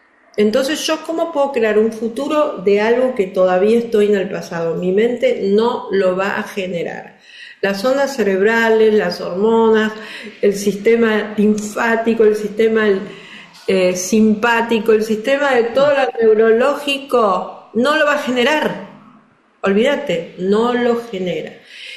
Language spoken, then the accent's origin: Spanish; Argentina; estás hablando como una argentina típica